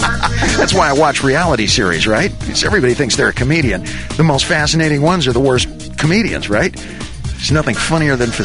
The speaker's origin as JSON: {"language": "English", "region": "Indiana", "country": "United States", "tie": "born or raised there", "said": "The way she's shaped is like what I grew up with in Indiana"}